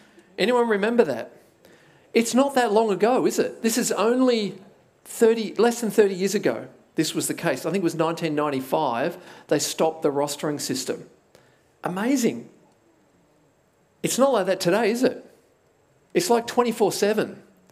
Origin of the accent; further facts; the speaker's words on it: New South Wales, Australia; moved away as an adult; now in Perth, Australia; I grew up in New South Wales. I only came to Perth in my early 20s